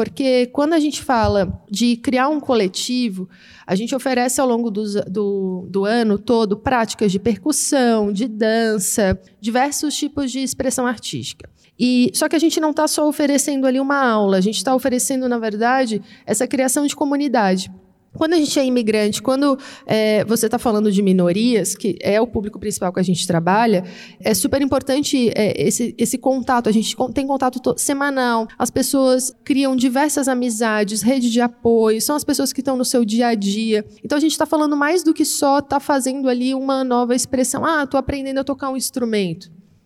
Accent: Brazil; pelo fato, por exemplo, eu sou brasileira

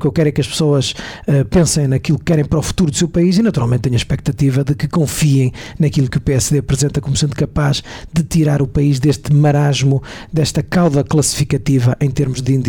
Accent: Guimarães, Braga, Portugal; mas que sou nascido e residente em Guimarães

